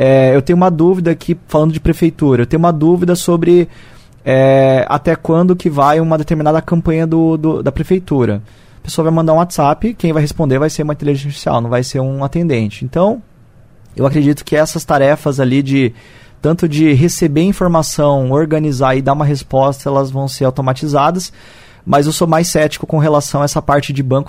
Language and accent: Portuguese; Cascavel, Paraná, Brazil; Eu sou de Cascavel sim, nasci aqui e tenho 32 anos. Morei aí praticamente minha vida toda aqui